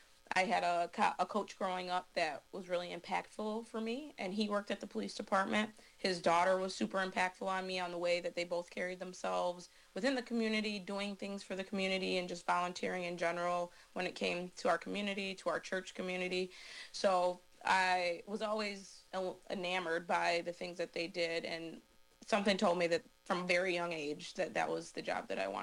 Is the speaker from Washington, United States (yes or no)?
no; Racine, Wisconsin, United States; I was a south sider. I was definitely a Southsider. I went to Wisconsin Lutheran School for K to 8, and then I begged and begged and begged to go to Park High School